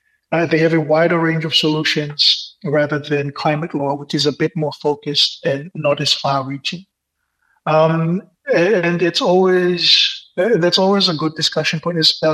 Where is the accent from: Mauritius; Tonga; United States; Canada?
Tonga; Because, like, I'm born and raised in Tonga.